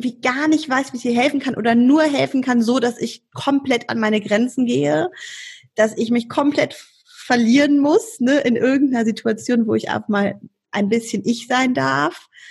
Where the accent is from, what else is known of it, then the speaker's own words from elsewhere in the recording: Cologne, North Rhine-Westphalia, Germany; ich komme aus Köln, bin hier geboren, lebe hier mit meinem Mann und den Mädels